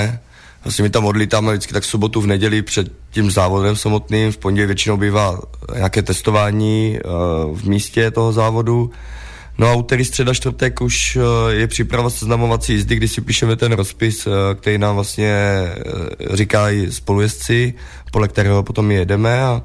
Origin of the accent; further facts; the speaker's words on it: Třebíč, Vysočina Region, Czechia; já jsem z Třebiče